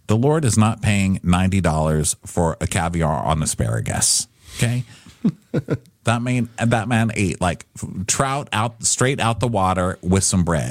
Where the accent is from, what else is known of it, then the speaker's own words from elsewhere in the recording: Scotland, United Kingdom; It's like asking a Scottish decky why he's got a bruise. Of course I've got a bruise. I'm a Scottish decky.